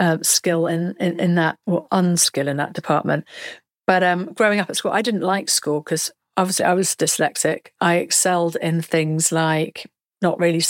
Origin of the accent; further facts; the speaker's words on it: South West England, United Kingdom; I'm from Somerset.